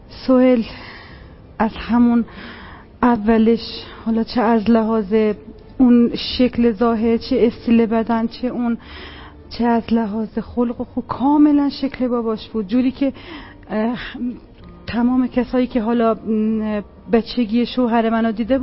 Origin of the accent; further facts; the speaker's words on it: Yazd, Iran; بله، یزد متولد شدم، بزرگ شدم، کلن یزد، همونجا یزد.